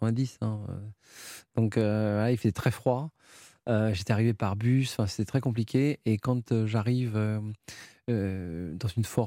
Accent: France; je suis un Français qui aime le Japon.

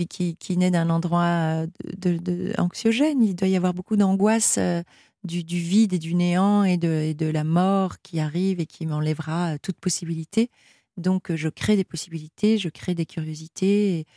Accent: Belgium; Bon, la Belgique, je suis belge.

